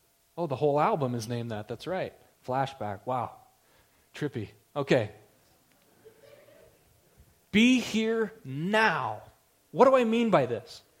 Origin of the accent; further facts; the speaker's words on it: Helena, Montana, United States; Where are you from? Just like I was just discussing, I'm from Helena, Montana. And I'm a little bit numb to what's going on in Helena, Montana.